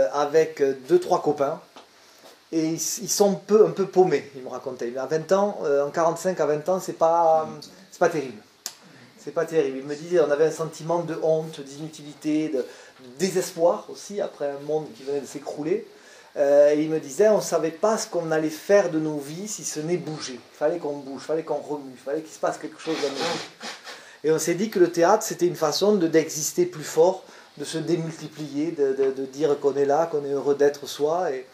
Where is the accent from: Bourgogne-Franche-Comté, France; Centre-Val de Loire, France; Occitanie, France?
Occitanie, France; Toulouse; Moi, je suis toulousain. Je suis né à Toulouse.